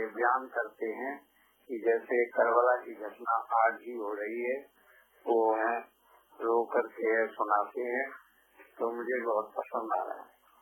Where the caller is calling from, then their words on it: Uttar Pradesh, India; मैं मोहल्ला परवीन दरवाजा और रैया का रहने वाला हूँ, क्योंकि उत्तर प्रदेश भारत में चलता है।